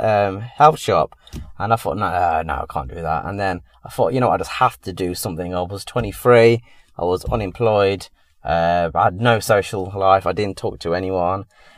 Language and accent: English; Leicester, East Midlands, United Kingdom; I'm 34 from Leicester.